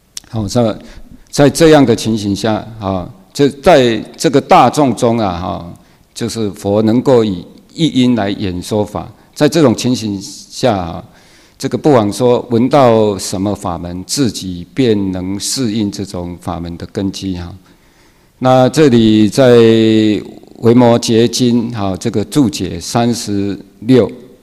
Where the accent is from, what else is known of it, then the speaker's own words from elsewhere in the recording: Fujian, China; 而是我们福建人，